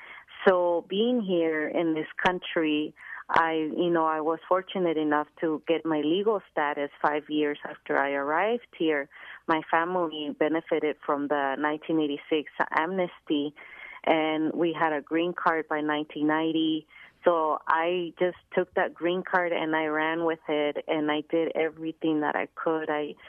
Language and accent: English; Mexico; as a child, growing up in Mexico and then losing both my parents to the U.S., it was a very traumatic experience.